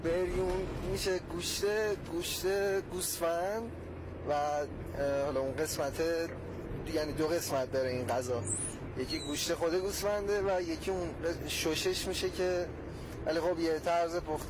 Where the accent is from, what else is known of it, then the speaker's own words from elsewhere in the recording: Isfahan, Iran; خب از بچگی تو اصفهان بزرگ شدیم، یعنی زاده اصفهانی.